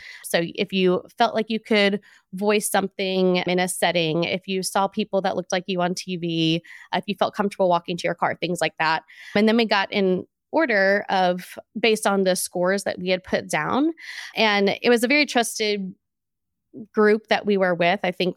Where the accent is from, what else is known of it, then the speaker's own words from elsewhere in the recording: Louisiana, United States; And so I grew up in Louisiana in a somewhat diverse public school system.